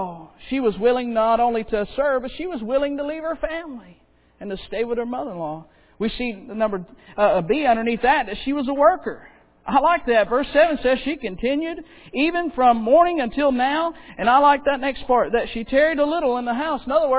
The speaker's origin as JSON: {"language": "English", "region": "Florida", "country": "United States", "tie": "born or raised there", "said": "I was raised in Florida. We were raised right behind, there was a cotton field, and then there was a wheat field."}